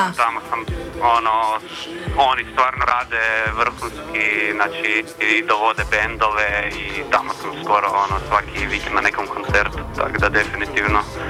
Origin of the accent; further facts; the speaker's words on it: Zagreb, City of Zagreb, Croatia; accent: Zagreb (purger); also born or lived in Rijeka; u Zagrebu sam proveo toliko vremena da je meni tipa moj naglasak ovaj burgerski mi je skroz normalan, koji nisam uopće osvijestio do prije par godina dok sam živio u Rijeci par godina, i onda su me ljudi onak malo kao dezali zbog mog burgerskog naglaska.